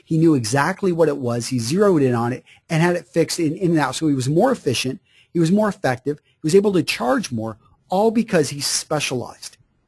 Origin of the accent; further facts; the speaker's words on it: Greenwood, Texas, United States; when I was growing up in Greenwood, Texas.